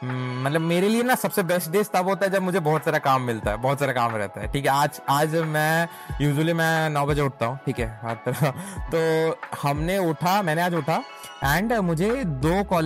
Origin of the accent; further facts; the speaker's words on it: Jharkhand, India; मैं झारखंड से हूँ ठीक है, झारखंड से हूँ लाइक मेरे पापा वहाँ पे मतलब गवर्नमेंट जॉब थे तो वहाँ पोस्ट थे वहाँ पे हम लोग थे